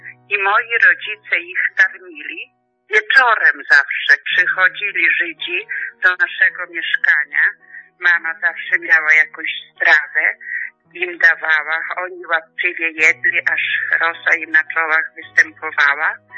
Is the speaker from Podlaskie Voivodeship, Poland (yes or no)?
yes; Kamionka, Podlaskie Voivodeship, Poland; Moja rodzinna wieś i rodzice, gdzie mieszkali, to się nazywa Kamionka, parafia Jasionówka, a powiat teraz Mońki.